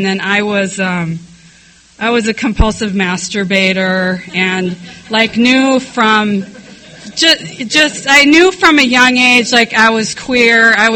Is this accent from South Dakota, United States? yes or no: yes; Sioux Falls, South Dakota, United States; I grew up in Sioux Falls, South Dakota. I'm 46 years old, so I was born in 1966, so like grew up in the 70s in Sioux Falls, South Dakota.